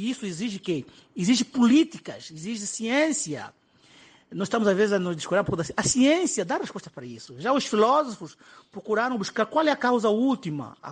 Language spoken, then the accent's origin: Portuguese; Gabela, Cuanza Sul, Angola; que está na minha terra, na Gabela